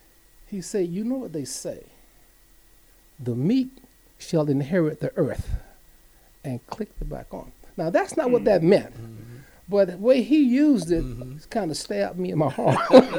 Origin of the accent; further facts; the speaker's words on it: Southern United States, United States; I come from the Bible Belt, the Bible, you know.